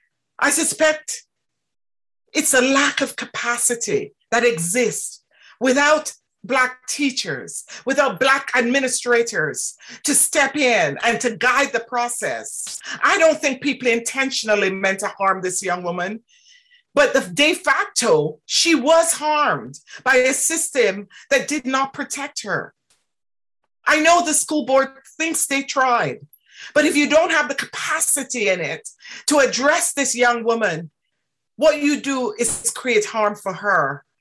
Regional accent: Jamaica; what it would have been to me as a child growing up in Jamaica

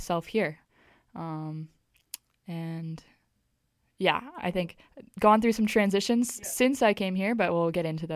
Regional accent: Kailua, Hawaii, United States; I'm from Kailua, on the island of Oahu in Hawaii, which a lot of people think is pretty cool. I also think it's cool, and I'm very grateful to have grown up there.

